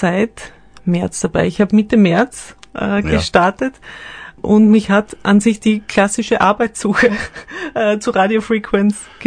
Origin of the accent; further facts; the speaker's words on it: Graz, Styria, Austria; also born or lived in Vienna; Ich komme aus Graz ursprünglich. Ja. Ich bin in Graz aufgewachsen, dort Gymnasium gemacht, habe dann in Graz studiert und in Wien studiert und einige Jahre in Wien auch gelebt, bevor ich dann vor knapp 2 Jahren mittlerweile ins Enstal gekommen bin.